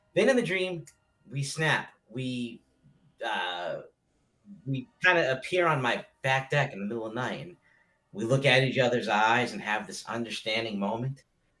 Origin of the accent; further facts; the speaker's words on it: Massachusetts, United States; there's a tale in my hometown about a hunter's hand that in the 1600s, this hunter continued to hunt on a witch's land. And she was fed up and she chopped his hand off. And people say out in Rocky Woods, it's a big forest in Massachusetts